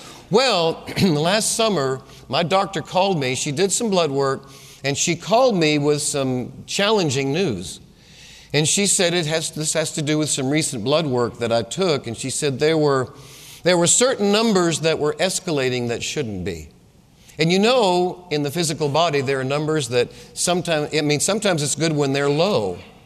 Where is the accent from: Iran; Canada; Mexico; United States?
United States; New England; moved away as an adult; I came from New England. I was a Yankee.